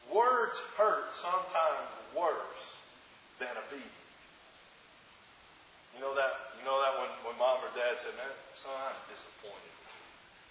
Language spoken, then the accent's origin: English; Alabama, United States; Growing up in Alabama on some land, my grandmother has 80 acres of land on which basically all my mother's family lives on.